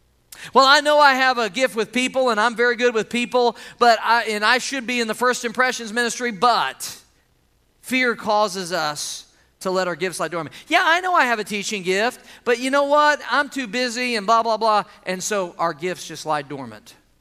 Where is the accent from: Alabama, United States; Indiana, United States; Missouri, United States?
Missouri, United States; I grew up in Missouri. We had a fireplace, and we didn't rely on it for heat.